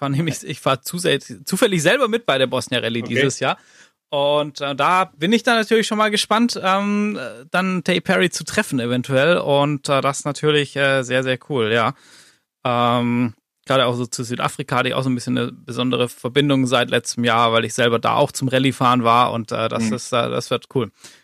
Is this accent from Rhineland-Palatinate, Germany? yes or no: no; Baden-Württemberg, Germany; Ich bin ja so im Schwäbischen aufgewachsen, da gibt es in Neckarsulm das Zweiradmuseum.